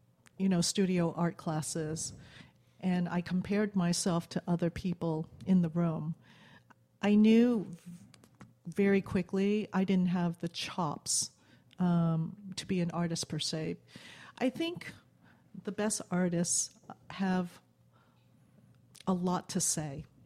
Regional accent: Winston-Salem, North Carolina, United States; Anyways, we grew up in Winston-Salem. I was in a high school, big high school.

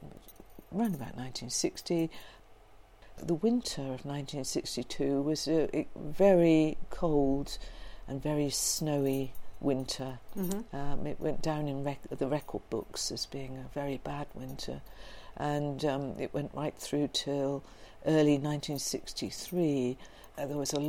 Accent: South East England, United Kingdom; born or raised there

